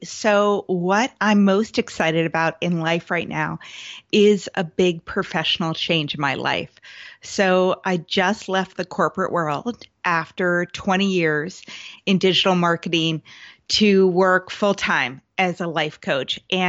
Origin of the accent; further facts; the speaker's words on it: Seattle, Washington, United States; And I'm from the Seattle area as well.